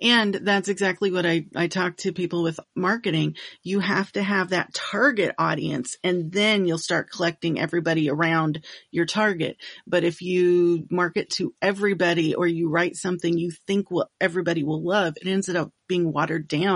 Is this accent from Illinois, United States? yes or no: no; Milwaukee, Wisconsin, United States; now in Dallas, United States; I grew up in Milwaukee, which has a very large Jewish community.